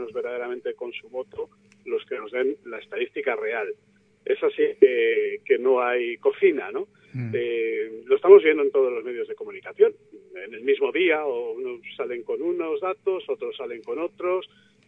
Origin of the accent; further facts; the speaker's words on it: Leganés, Community of Madrid, Spain; yo tengo 45 años, entonces mi generación ninguno nacía en Leganés. Yo nací en Madrid, pero vine de pequeñito a vivir a Leganés. Desde siempre he vivido en Leganés, en el barrio de Zasta Quemada.